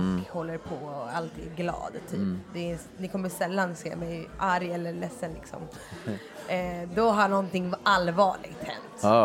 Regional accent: Åkersberga, Stockholm County, Sweden; also born or lived in Vällingby; Ja, jag är född i Vällingby, uppvuxen i Åkersberga.

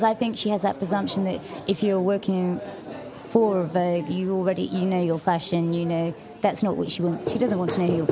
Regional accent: London, United Kingdom; growing up in London

